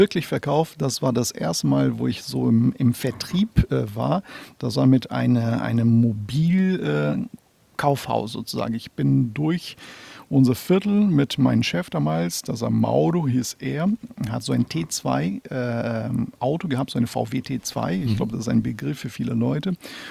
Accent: Brazil; Ich komme aus Brasilien

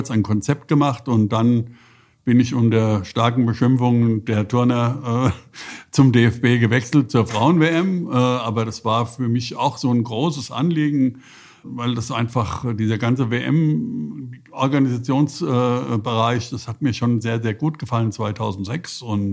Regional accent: Frankfurt, Hesse, Germany; es ist ja nicht so, dass man das nicht versteht als Frankfurter

